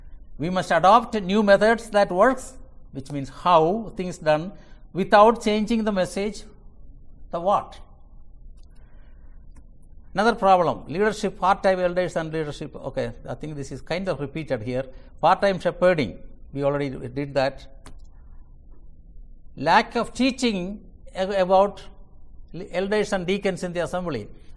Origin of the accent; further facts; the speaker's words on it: India; moved away; my home church when I came from India is doing it